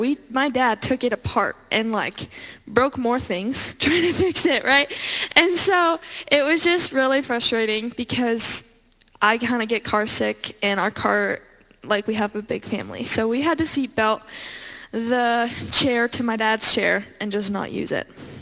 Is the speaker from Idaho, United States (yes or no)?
yes; Coeur d'Alene, Idaho, United States; We're from Coeur d'Alene, so we drove up.